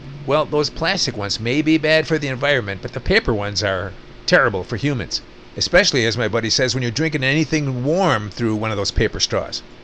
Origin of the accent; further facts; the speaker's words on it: Chicago, Illinois, United States; Oh, and did you know that my hometown, Chicago, that toddling town?